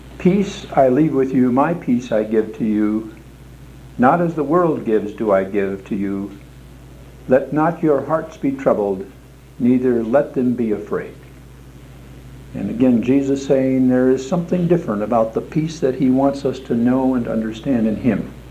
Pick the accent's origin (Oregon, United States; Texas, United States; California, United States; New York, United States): Oregon, United States; Portland; and I come from Portland, Oregon, for those who may be new to the class today.